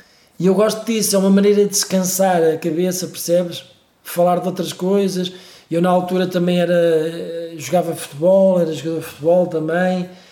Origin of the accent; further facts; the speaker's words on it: Beira, Portugal; eu fui criado na Beira, porque tu há bocado falaste da Guarda e eu sou beirão, não é?